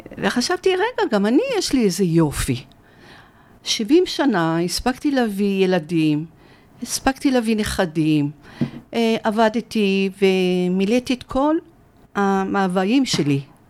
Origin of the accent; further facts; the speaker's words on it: Jerusalem, Jerusalem District, Israel; also born or lived in Morocco; שכונת מוסררה, שאני עדיין גרה בה. עדיין מתגוררת באותה בית שבו הגעתי מארץ מולדתי, הולדתי בעצם, לא מולדתי, הולדתי, כי יצא אחרי 3 חודשים עלינו ארצה.